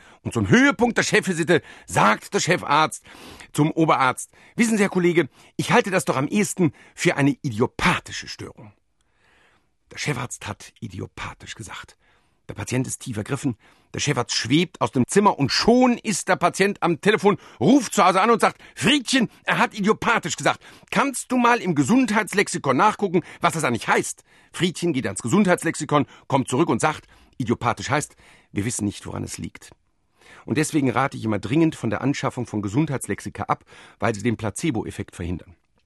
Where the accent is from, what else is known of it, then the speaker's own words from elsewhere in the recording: Rhineland, Germany; Aber wenn ich mir als Rheinländer vorstelle, ich dürfte quasi nichts mehr essen